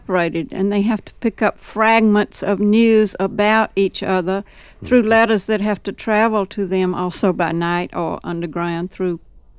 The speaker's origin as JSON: {"language": "English", "town": "Carrollton", "region": "Mississippi", "country": "United States", "also_born_or_lived": "Montreal, Canada", "said": "The years that I'm from the deeper South than you imagine. I'm from Mississippi."}